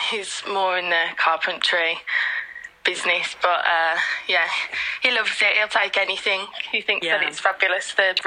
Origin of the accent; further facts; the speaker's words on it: Birmingham, West Midlands, United Kingdom; I'm from Birmingham. I work at Heartlands Hospital in Birmingham.